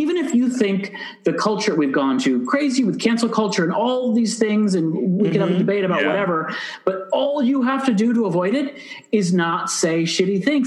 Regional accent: Ann Arbor, Michigan, United States; You know, my hometown is a very liberal college town, Ann Arbor, Michigan, everyone, not trying to brag.

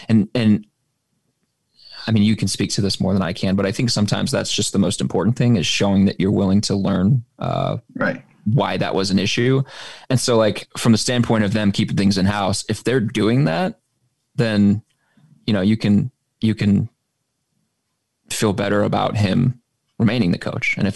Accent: Oklahoma, United States; I've never heard that phrase before. And I grew up in Oklahoma.

